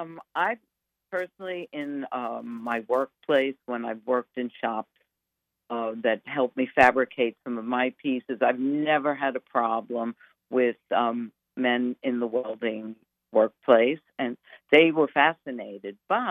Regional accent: New York City, New York, United States; I was coming from Staten Island. I'm a native New Yorker. And as a young person, I was taking ferries, trains to get to school every day.

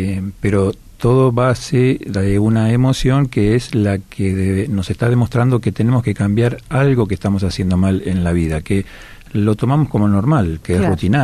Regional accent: Campana, Buenos Aires Province, Argentina; yo como soy de Campana, recuerdo que soy de Campana.

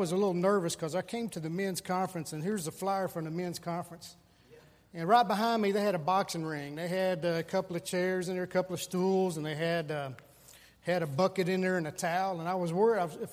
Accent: LeRoy, New York, United States; I grew up in Leroy under the tutelage of Reverend Dr. Gardner Ellis.

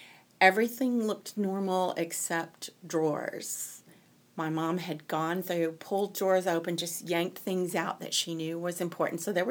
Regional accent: Virginia, United States; because I came from Virginia and I liked history and I love Virginia history and American history

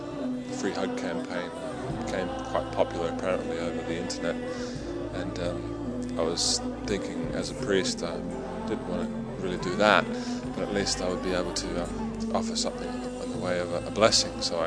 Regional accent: Australia; for myself as an Australian

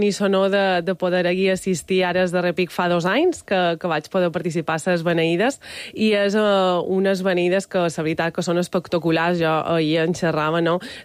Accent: Balearic Islands, Spain; allò que mos uneix com a mallorquins

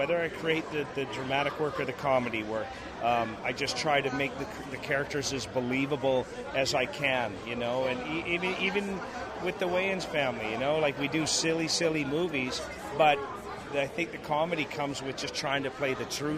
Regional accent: Canada; being a Canadian lad, I had aspirations of playing pro hockey.

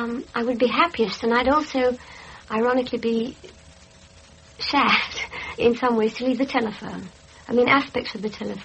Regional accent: Blackburn, North West England, United Kingdom; also born or lived in Oswaldwistle; I'm not originally from Oswaldwistle. I was born, in fact, in Blackburn, but my parents moved to Oswaldwistle

